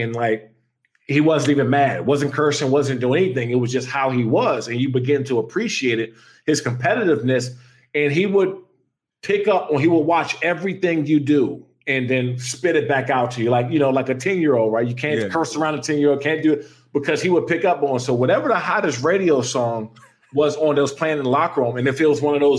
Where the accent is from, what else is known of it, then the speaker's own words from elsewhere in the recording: Maryland, United States; I grew up in Prince George's County. And so I went to Frederick Douglass High School in Upper Marlboro.